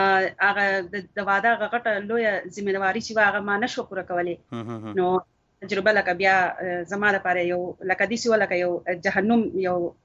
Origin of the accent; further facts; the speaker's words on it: Karachi, Sindh, Pakistan; زه په کراچۍ کې پیدا لوی شوې وم